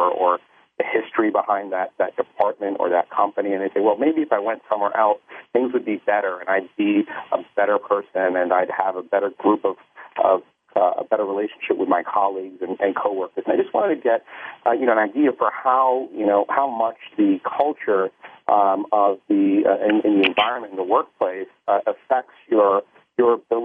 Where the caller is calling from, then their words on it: New York City, New York, United States; I'm not in Chile, but I do have some heat in my office down here on Rector Street in the financial district of New York City.